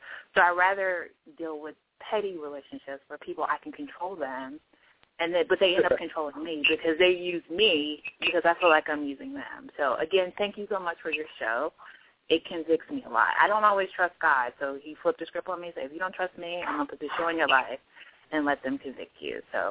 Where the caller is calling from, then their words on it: Silver Spring, Maryland, United States; I'm calling from Silver Spring, Maryland.